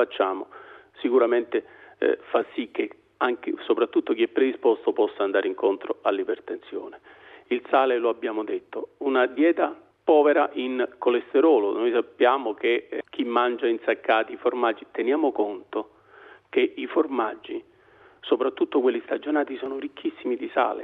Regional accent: Naples, Campania, Italy; io poi sono napoletano, se mi attraversa il gatto nero mi fermo di corsa e mi spavento

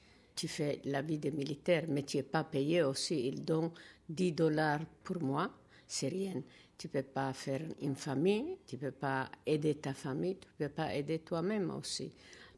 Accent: Eritrea; French is a second language; moved away; Je viens d'Érythrée et je sais comment c'est la situation.

